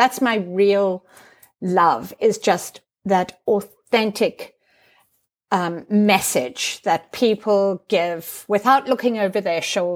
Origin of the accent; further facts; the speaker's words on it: South Africa; I'm very influenced by being a South African because you probably have met South Africans. We have wanderlust South Africans.